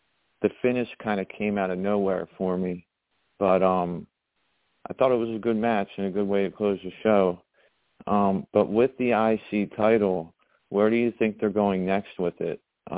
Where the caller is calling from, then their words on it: Wilmington, Delaware, United States; I'm calling from Wilmington, Delaware.